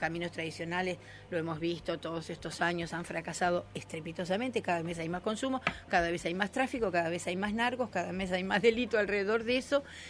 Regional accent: Montevideo, Uruguay; yo nací en Malvin, en Almería y Yacoy, viví ahí hasta los 10 años

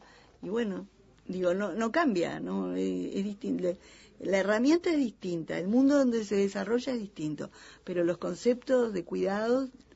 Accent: Uruguay; me gusta mucho más como uruguaya, porque los uruguayos siempre nos damos látigos culposos de tantas cosas

